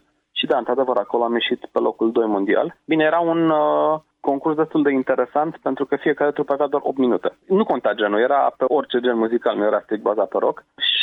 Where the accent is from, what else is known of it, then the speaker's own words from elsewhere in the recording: Brașov, Brașov County, Romania; sunt din Brașov, sunt plutonier ajutant la Inspectoratul pentru Situații de Urgență Țara Bârsei al Județului Brașov